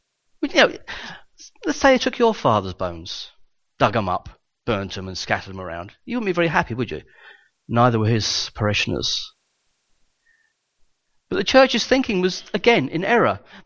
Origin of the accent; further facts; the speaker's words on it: United Kingdom; Being a Brit, I understand this better than most